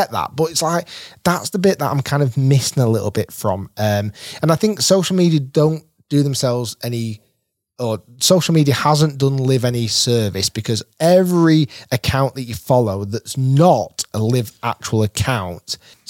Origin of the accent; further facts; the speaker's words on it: Manchester, North West England, United Kingdom; I'm English. I'm supporting England. Again, Manchester United. I was born in Manchester.